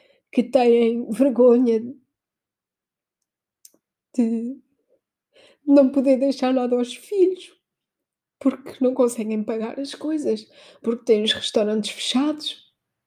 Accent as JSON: {"language": "Portuguese", "country": "Portugal", "said": "custa mesmo muito ver pessoas como nós, portugueses, que são super esforçadas"}